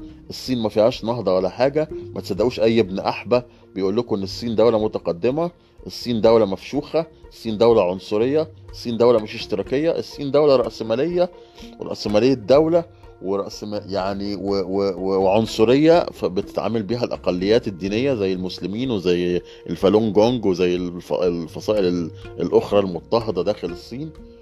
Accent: Egypt; احنا كمصريين بناكل جبنة قديمة مدودة مليانة بكتيريا

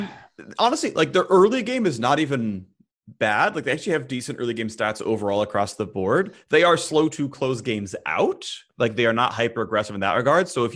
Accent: California, United States; Okay, I'm from the Bay. Just letting you know.

